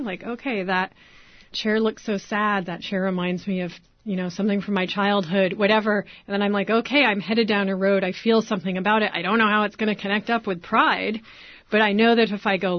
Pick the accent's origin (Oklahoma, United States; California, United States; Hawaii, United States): California, United States; Berkeley; I grew up in Berkeley.